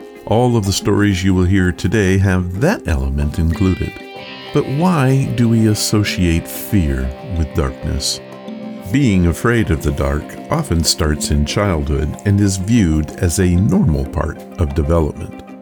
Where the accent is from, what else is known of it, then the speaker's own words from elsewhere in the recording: La Crosse, Wisconsin, United States; I was a freshman in high school in my hometown of La Crosse, Wisconsin.